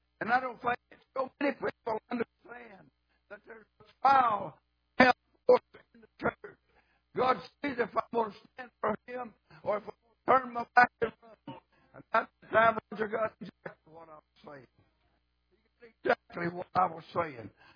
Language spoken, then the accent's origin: English; United States; I started out in Logap. I was born in Allegheny, but I started out in Logap from 5 years old on.